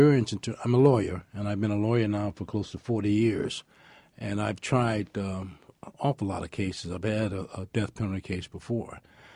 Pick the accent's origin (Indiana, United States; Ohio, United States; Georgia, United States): Indiana, United States; East Chicago; even though I'm from East Chicago, but it's right next to Gary and everything.